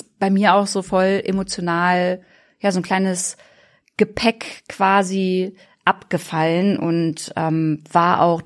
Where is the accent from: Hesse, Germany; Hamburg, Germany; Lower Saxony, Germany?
Lower Saxony, Germany; Braunschweig; also erstmal bin ich ja hier in Braunschweig groß geworden und hier hat auch damals meine Karriere angefangen